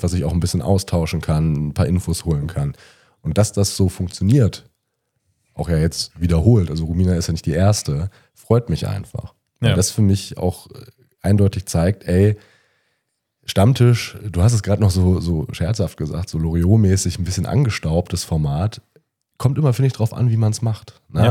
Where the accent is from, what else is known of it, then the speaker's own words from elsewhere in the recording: Moers, North Rhine-Westphalia, Germany; born there; Als gebürtiger Moerser fand ich das natürlich auch ganz interessant